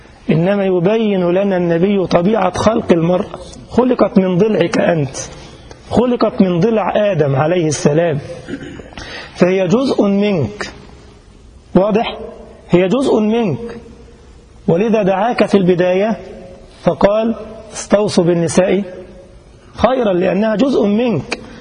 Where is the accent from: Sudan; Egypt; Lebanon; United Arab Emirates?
Egypt; كما يقال عندنا في مصر، زي البلوزة